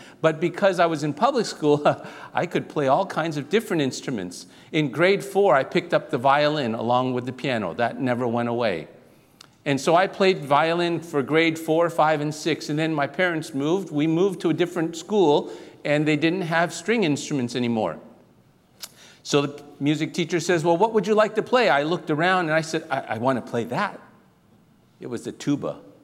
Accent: Singapore; born there; I was born in Singapore.

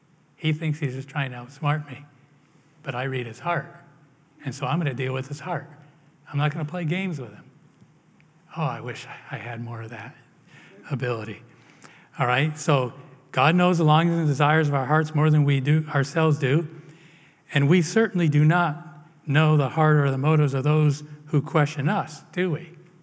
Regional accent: Massachusetts, United States; In the town where I grew up in Massachusetts, we had gravestones that went back to the 1600s in this old cemetery.

